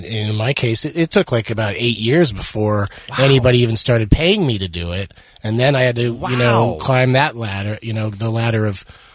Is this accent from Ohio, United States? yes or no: no; San Diego, California, United States; I grew up in San Diego, and so and I had a buddy who his dad lived up in L.A. So in my late teens, I just started commuting up to L.A.